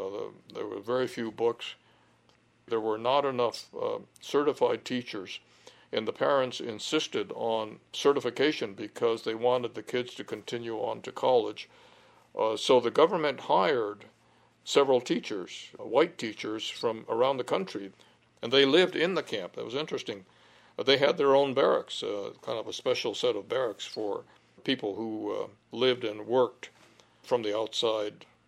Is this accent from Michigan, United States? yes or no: no; San Francisco, California, United States; also born or lived in Heart Mountain; I was born in San Francisco in 1933, and I was 9 years old when Pearl Harbor took place